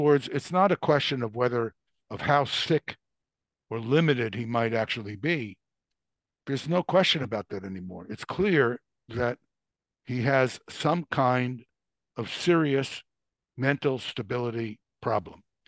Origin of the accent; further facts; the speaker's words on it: United States; Those are my feelings as an American.